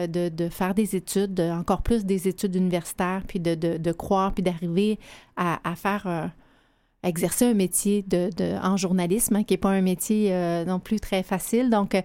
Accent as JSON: {"language": "French", "town": "Saint-Dominique-du-Rosaire", "region": "Quebec", "country": "Canada", "tie": "born or raised there", "said": "Ben moi, je suis une petite fille de Saint-Dominique-du-Rosaire. J'ai grandi en Abitibi-Témiscamingue"}